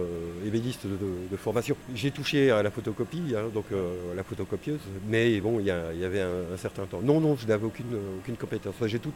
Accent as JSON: {"language": "French", "country": "Belgium", "also_born_or_lived": "Germany", "said": "J'ai d'abord commencé en Belgique, puisque je suis belge. Mais j'ai étudié en Allemagne, donc j'ai vécu 15 ans en Allemagne. Je suis parti au Canada aussi, où j'ai travaillé"}